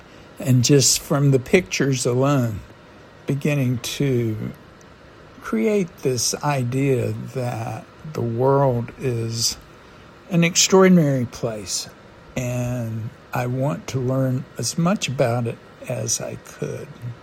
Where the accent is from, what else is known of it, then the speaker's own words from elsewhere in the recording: North Carolina, United States; born there; I was born in Eastern North Carolina in the coastal plain. For those of you who don't know that part of the country, it's a dry, sandy, flat area that's well known for farming.